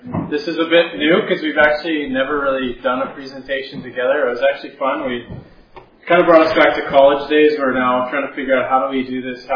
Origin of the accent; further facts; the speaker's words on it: Arizona, United States; I come all the way from America, the United States. I come from the desert, which is looks kind of like this in Arizona.